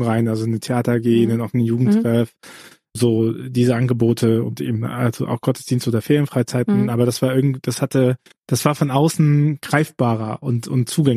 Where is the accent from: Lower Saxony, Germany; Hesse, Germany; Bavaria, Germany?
Bavaria, Germany; Ich bin ja in Bayern aufgewachsen, also katholisch sozialisiert